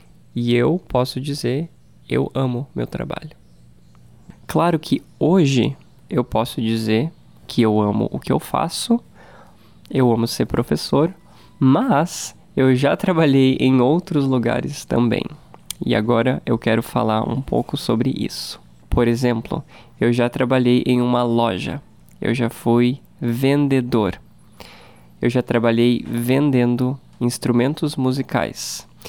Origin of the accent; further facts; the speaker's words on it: Brazil; Eu moro no Brasil e, por isso, eu sou brasileiro. E eu falo português brasileiro. Eu tenho 30 anos